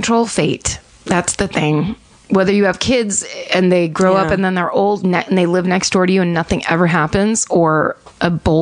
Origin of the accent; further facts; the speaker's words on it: Lititz, Pennsylvania, United States; So here's my hometown murder. I grew up in Lititz, Pennsylvania, no where way. Nothing but chocolate and pretzels happen.